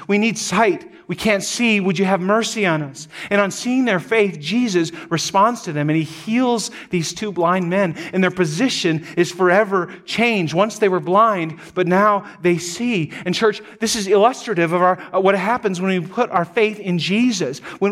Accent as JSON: {"language": "English", "region": "North Dakota", "country": "United States", "said": "Now, we've pronounced it Levi's, but we're from North Dakota, so what do we know?"}